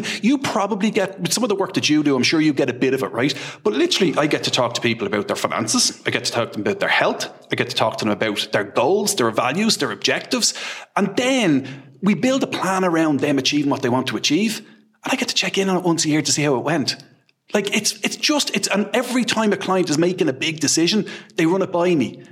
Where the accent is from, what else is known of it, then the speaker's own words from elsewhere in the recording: Castleknock, Leinster, Ireland; so we grew up on the border between Castleknock and Blanche